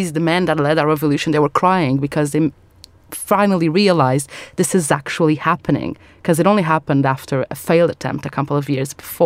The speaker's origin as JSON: {"language": "English", "region": "Madeira", "country": "Portugal", "said": "where I come from Madeira, it took 2 days for the revolution to get there."}